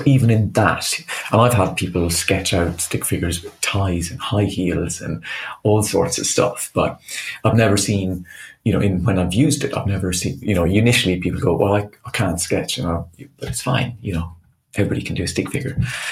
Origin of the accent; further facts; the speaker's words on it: Ireland; moved away; So I'm Irish, which I think gets me a long way into disagreement. Something about the accent, for example